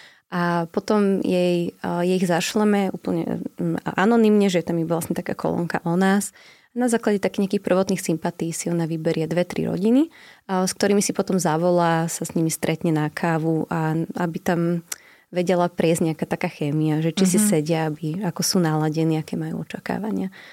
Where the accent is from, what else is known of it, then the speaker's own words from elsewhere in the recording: Bratislava, Bratislava Region, Slovakia; ja som vyrastala v 90. rokoch a ako som spomínala, že tiež som z Bratislavy